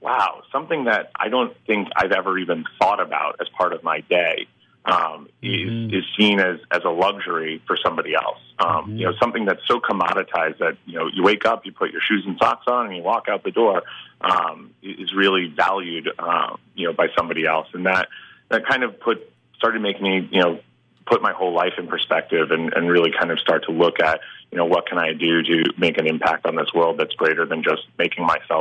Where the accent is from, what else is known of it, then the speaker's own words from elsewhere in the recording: New York, United States; Yeah, I grew up in New York, and, I was kind of, when I graduated college, I followed a very traditional, New Yorker path